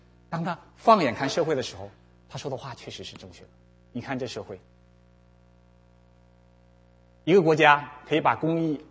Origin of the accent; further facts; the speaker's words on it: China; 和我们从大陆过来的，大陆这几十年的这个发展